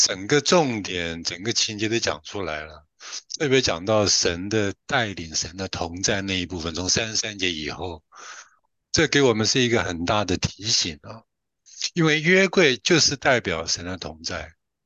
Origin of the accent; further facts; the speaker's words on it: Taiwan; 这个按照我们台湾那边讲话叫安了，就是 OK。